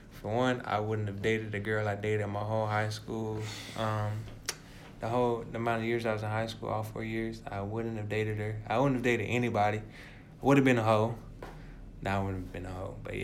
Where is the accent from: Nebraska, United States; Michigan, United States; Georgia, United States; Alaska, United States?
Georgia, United States; Perry; It's in my hometown of Perry, Georgia.